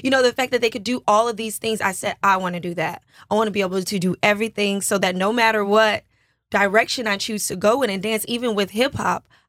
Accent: DeKalb County, Georgia, United States; I grew up right outside the city in DeKalb County. So my school was very mixed.

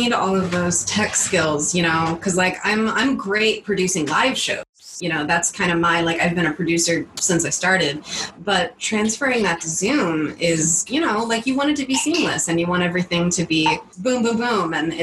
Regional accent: Arkansas, United States; now in Chicago, United States; I started in, I'm from Arkansas.

